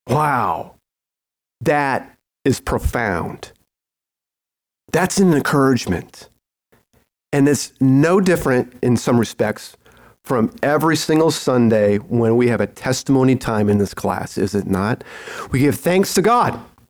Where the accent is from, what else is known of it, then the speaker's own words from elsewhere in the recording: Colorado, United States; So I had this dream, and I'm from Colorado, and I needed to get across the Colorado River to make my meeting in Fort Worth.